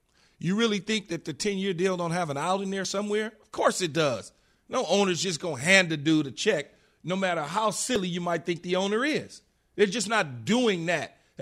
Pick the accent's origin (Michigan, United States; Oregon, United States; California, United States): California, United States; I grew up in the Bay Area, and I have an opportunity maybe next year, if I don't get franchise tag, to go play for the Raiders